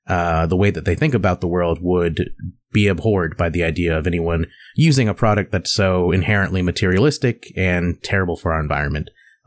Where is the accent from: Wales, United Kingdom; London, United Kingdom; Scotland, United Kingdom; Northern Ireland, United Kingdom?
Scotland, United Kingdom; I'm a British man from the Western Isles.